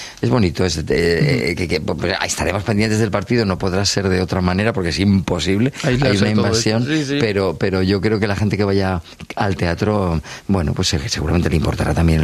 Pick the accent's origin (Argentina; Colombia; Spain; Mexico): Spain; Nosotros somos españoles